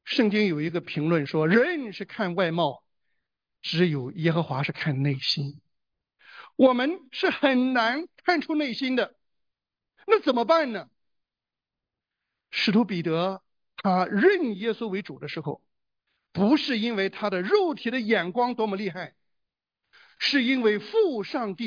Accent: China; 用咱们大陆人比较容易懂的一句话

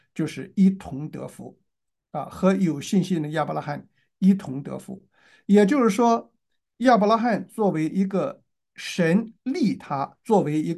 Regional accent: China; 所以我们中国人说"金无足赤，人无完人"啊。

